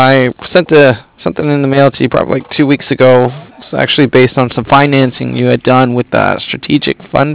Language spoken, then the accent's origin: English; Vista, California, United States; I mean, I'm actually from Vista, but I work out here in downtown.